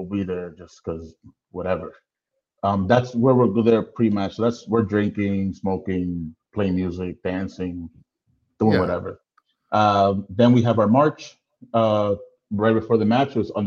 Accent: Bronx, New York, United States; I'm from the Bronx, so I grew up around the whole stadium area.

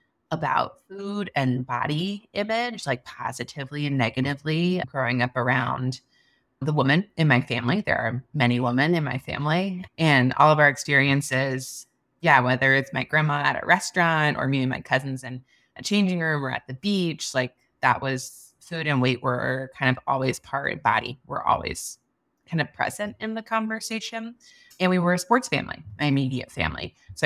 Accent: New Orleans, Louisiana, United States; I guess something important would be I'm from New Orleans.

